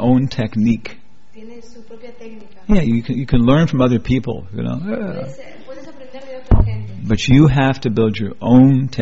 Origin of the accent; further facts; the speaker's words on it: Guam; born there; Yeah, I was born on Guam. Yeah, my parents are from the United States.